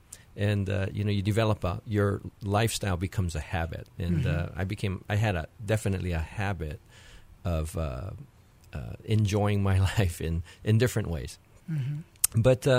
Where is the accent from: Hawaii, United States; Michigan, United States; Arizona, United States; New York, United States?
Hawaii, United States; Wahiawa; Just grew up in Wahiawa, regular local boy